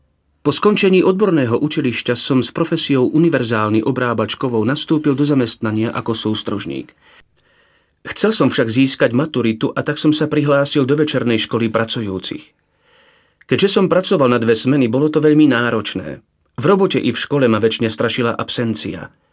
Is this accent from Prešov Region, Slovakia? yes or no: yes; Humenné, Prešov Region, Slovakia; born there; Narodil som sa roku 1964 v Humennom. Vďaka rodičom som získal kresťanskú výchovu i všetky sviatosti.